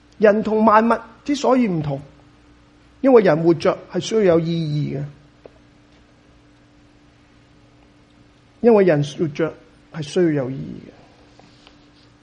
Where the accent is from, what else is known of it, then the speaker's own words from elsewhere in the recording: China; 呢种咁嘅情结，我发觉喺我哋中国人嘅当中非常之嘅坚固。